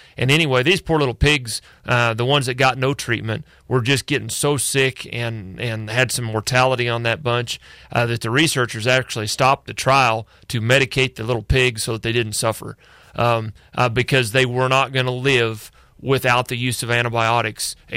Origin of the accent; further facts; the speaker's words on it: Missouri, United States; You know, I'm originally from Missouri